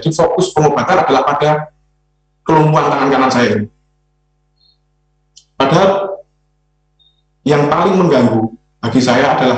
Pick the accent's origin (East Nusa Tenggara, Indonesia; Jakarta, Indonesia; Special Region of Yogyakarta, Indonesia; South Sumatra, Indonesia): Special Region of Yogyakarta, Indonesia; Yogyakarta; saya asli Yogyakarta, dan ketika itu saya semester 1 di Universitas Sanata Dharma, jurusan sastra Inggris.